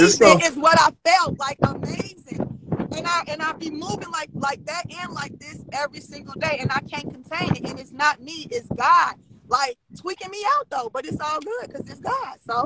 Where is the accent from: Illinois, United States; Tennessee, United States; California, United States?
Illinois, United States; Chicago; And Chicago is on my heart. I'm born and raised in Chicago, Southside, Hyde Park. I went to Kenwood Academy, so that's where I identify. But I left there 15 years ago, so I'm living a suburban life and visiting Chicago